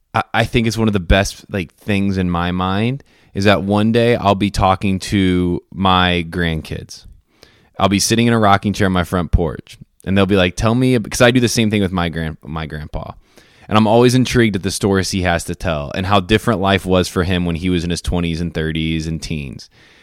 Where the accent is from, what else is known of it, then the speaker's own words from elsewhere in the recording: Indiana, United States; Because I'm from Indiana, and I remember showing up to the mansion for the first time